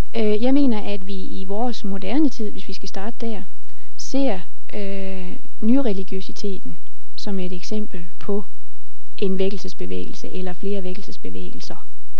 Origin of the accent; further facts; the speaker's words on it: North Denmark Region, Denmark; da jeg kommer fra Thy, er opvokset i Thy, så har jeg en interesse, en lokalhistorisk interesse i området her